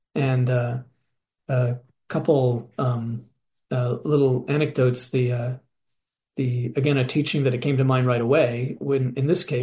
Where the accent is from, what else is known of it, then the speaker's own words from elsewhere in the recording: Petaluma, California, United States; Because being from California, I grew up in Petaluma, and which was actually at that time a fairly traditional town